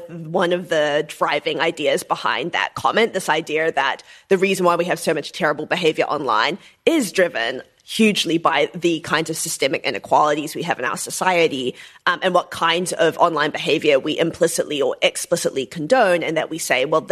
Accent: Auckland, New Zealand; I'm 29. I grew up in Auckland, New Zealand as a multiracial person.

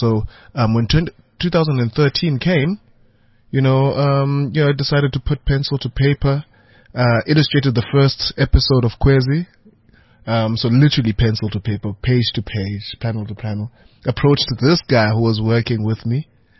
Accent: Butterworth, Eastern Cape, South Africa; I'm from Butterworth. Every now and then we go to East London, you get to CNA

